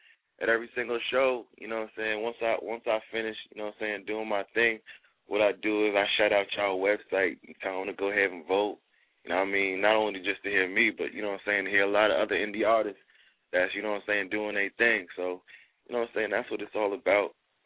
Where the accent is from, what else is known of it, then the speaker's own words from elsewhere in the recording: Virginia, United States; You know, I'm from Virginia, but I'm posted right now in New Jersey